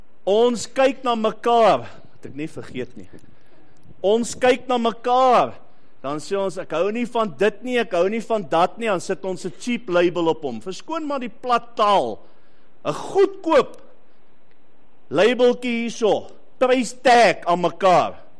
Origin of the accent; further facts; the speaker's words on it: Western Cape, South Africa; accent: Kaapse; ek het min gepraat op skool, want as ek gepraat het, het almal gelag. Julle kan seker dink waaroor, oor my Kaapse aksent.